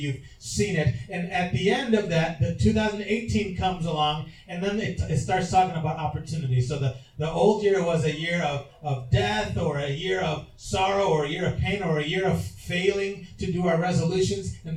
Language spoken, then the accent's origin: English; Puerto Rico; when I remember as a kid and growing up in Puerto Rico